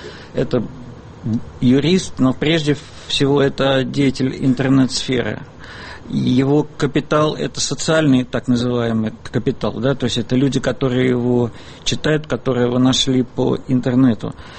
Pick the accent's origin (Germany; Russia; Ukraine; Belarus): Russia; Moscow; как москвич